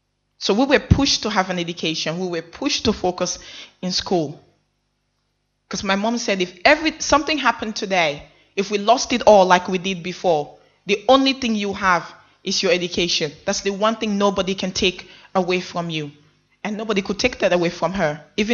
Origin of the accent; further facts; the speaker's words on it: Sierra Leone; born there; I was born in Sierra Leone.